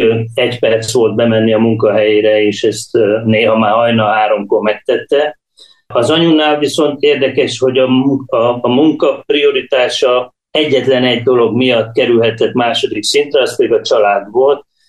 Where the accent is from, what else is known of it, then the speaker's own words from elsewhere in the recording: Kiskunhalas, Bács-Kiskun, Hungary; Szóval én 8 hónapos koromtól kezdve vagyok fizikailag halasi, de hát abszolút halasinak tartom magam, ott nőttem föl.